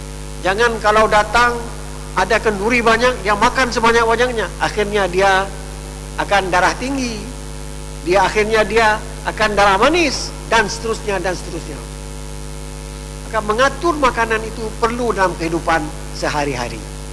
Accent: Aceh, Indonesia; Kalau kita sekarang melihat, kita orang Aceh, orang Islam tidak kaya, orang yang tidak beragama Islam banyak yang kaya, banyak lebih kaya dari kita.

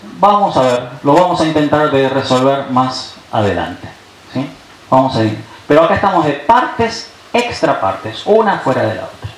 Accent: Argentina; Yo soy hombre, soy sacerdote, soy varón, soy argentino, soy blanco, soy joven

